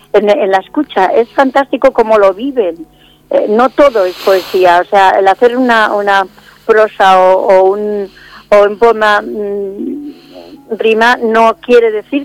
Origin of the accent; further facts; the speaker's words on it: Navarre, Spain; now in Púbol, Spain; Yo soy navarra, soy del norte de España.